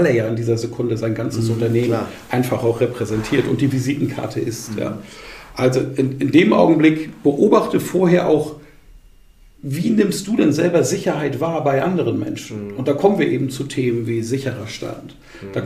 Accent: Bamberg, Bavaria, Germany; Ich moderiere seit vielen Jahren Volksfeste in Bamberg, in meiner Heimatstadt

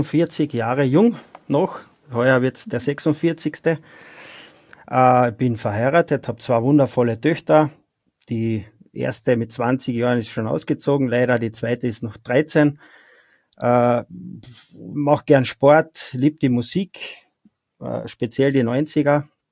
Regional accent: Spittal an der Drau, Carinthia, Austria; also so quasi vom Landei, ich komme aus Spital, das ist Land im Gegensatz zu Frankfurt am Main

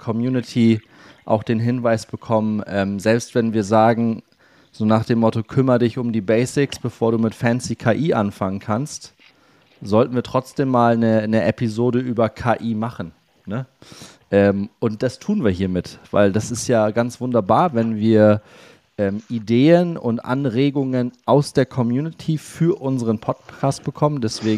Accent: Northern Germany, Germany; Ich bin im Norden groß geworden, da war das Wärmste mal irgendwie, keine Ahnung, 22 Grad oder so.

